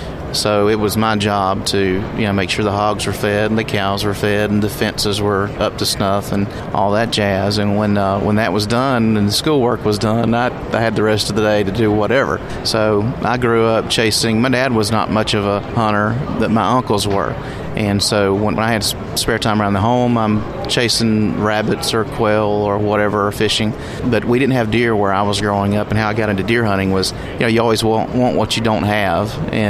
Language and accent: English; Alabama, United States; I'm actually from Alabama, you know, so I'm an Alabama native